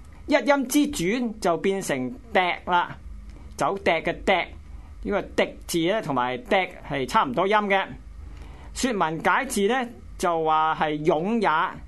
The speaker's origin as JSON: {"language": "Cantonese", "region": "Guangdong", "country": "China", "said": "我们广东人有所谓恩挑鬼命"}